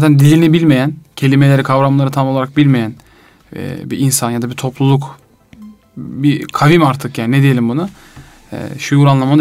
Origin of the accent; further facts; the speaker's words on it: Çorum, Turkey; Ben Çorumluyum.